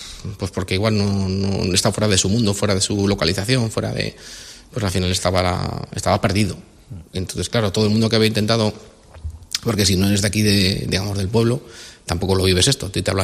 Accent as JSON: {"language": "Spanish", "town": "Hoznayo", "region": "Cantabria", "country": "Spain", "said": "Ah, pues yo soy de Hondayo."}